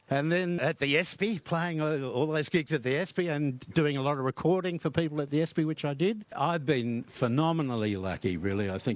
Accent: Burwood, Victoria, Australia; I was thinking of my first times down here in St Kilda. I grew up in Burwood

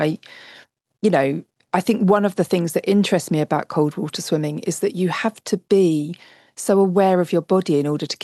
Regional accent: Whitstable, South East England, United Kingdom; I'm in my hometown of Whitstable, which is the very far southeast of England. So I'm about, 200 metres from the sea right now.

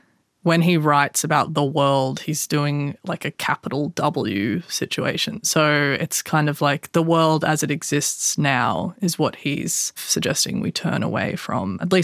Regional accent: Orange, New South Wales, Australia; I'm writing a lot of stories about growing up in Orange, and, you know, I guess I want to write characters who are Indigenous

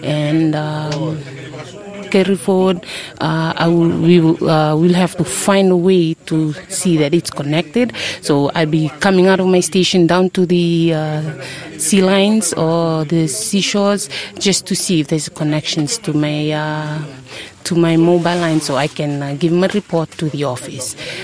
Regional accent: Nambawalu, Fiji; I'm originally from Nambawalu on Kandavu, and I have been stationed in one of the 10 odd stations, and that is in Viwa Island, Nyasawa.

